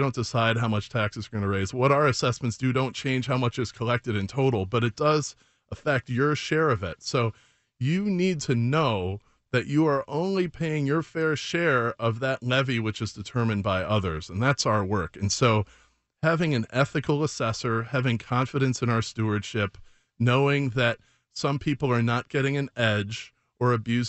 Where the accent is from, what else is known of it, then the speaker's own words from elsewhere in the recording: Chicago, Illinois, United States; I grew up in Chicago, and my dad showed me the assessment on our house